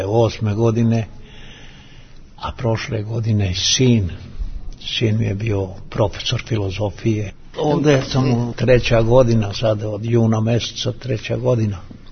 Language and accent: Serbian; Čačak, Šumadija and Western Serbia, Serbia; now in Kragujevac, Serbia; Ja sam Čačanin i ovde sam proveo preko 57 godina u Kragujevcu. Tu sam se školovao, tu sam radio, penziju zaradio i jako mi je bilo sve dobro.